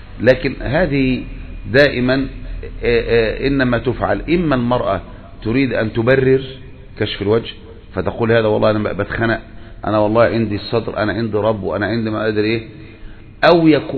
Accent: Egypt; وعندنا في مصر

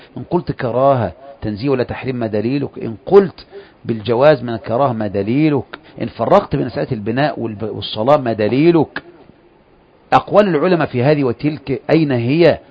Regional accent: Kafr El Sheikh Governorate, Egypt; أنا من كفر الشيخ

